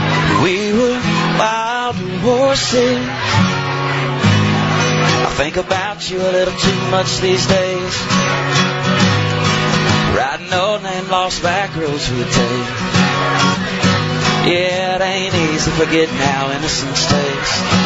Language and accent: English; Jackson, Tennessee, United States; now in Nashville, United States; Originally from Jackson, Tennessee.